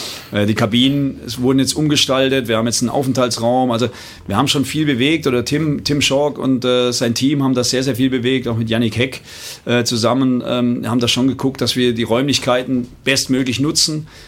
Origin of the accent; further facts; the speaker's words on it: Heilbronn, Baden-Württemberg, Germany; Ich komme aus dem Heilbronner Raum, also das ist ein Katzensprung hier nach Mannheim.